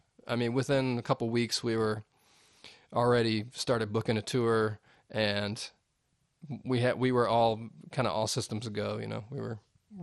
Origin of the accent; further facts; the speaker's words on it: Rochester, New York, United States; also born or lived in Massachusetts; now in Atlanta, United States; Well, I moved here from Rochester, New York. Well, I was living in Rochester, New York. I mean, I'm from there, and then I moved to somewhere in Massachusetts and joined a band called